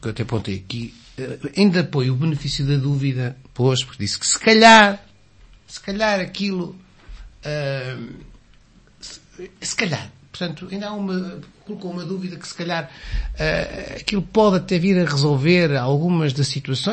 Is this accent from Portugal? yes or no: yes; Costa Nova, Aveiro, Portugal; mas sou da Costa Nova, daquela zona.